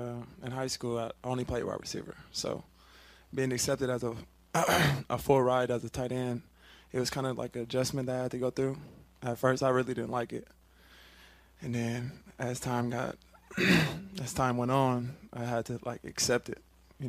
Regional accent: California, United States; Yeah, you know, so, you know, I'm from California. Most people think it's weird that I like the snow, but pretty much California boy that likes the snow, so.

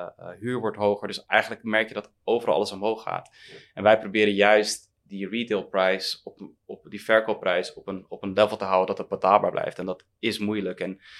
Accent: Heemskerk, North Holland, Netherlands; De realiteit is dat ik in een heel klein Nederlands dorpje ben opgegroeid, Heemskerk.

